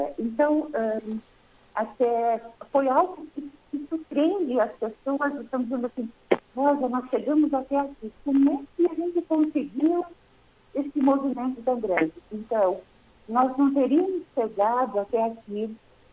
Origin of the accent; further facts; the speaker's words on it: Protásio Alves, Rio Grande do Sul, Brazil; Foram para Protásio Alves, que é a minha terra natal.